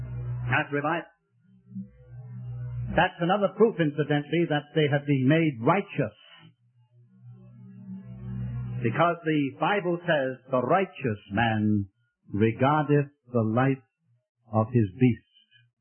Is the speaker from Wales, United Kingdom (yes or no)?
yes; Wales, United Kingdom; I was born and brought up in Wales.